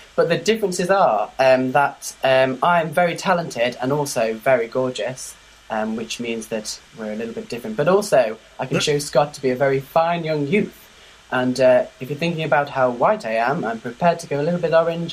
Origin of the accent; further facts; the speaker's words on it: Nottingham, East Midlands, United Kingdom; I'm from Nottingham, and I'm applying for Scott Mills the Musical this summer. Because I'm 18